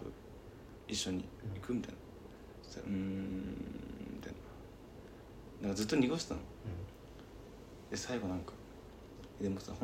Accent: Sapporo, Hokkaido, Japan; 俺たちは札幌出身だからなんか雪ないとなんか寂しいよねみたいな

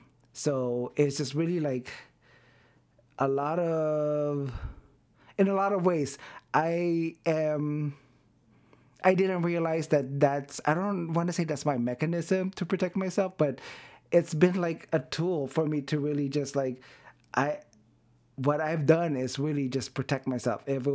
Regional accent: Las Vegas, Nevada, United States; but most of my life I grew up in Vegas.

